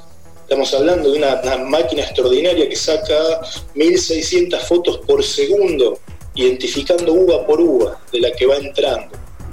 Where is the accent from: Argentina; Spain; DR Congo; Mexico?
Argentina; Más que somos argentinos, por ahí tendemos a subestimarnos bastante.